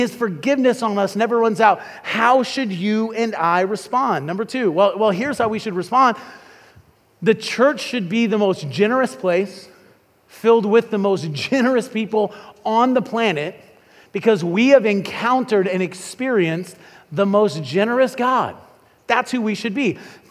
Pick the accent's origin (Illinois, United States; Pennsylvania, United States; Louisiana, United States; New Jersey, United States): Illinois, United States; But I grew up in Illinois, which I like to say is a great place to be from but not live.